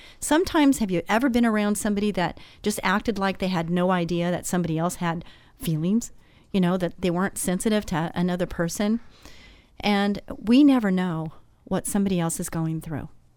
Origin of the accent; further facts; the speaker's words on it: Texas, United States; I'm Texan.